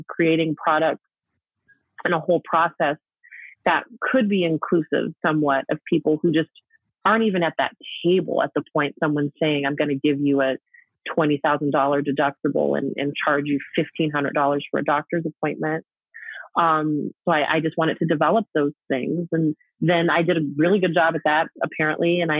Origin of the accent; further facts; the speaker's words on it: Denver, Colorado, United States; Yeah. I grew up in Denver in Park Hill.